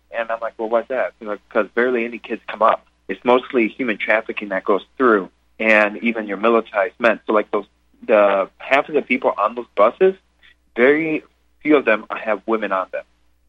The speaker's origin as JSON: {"language": "English", "region": "Wisconsin", "country": "United States", "said": "And I said, \"Yeah, I'm from Wisconsin.\""}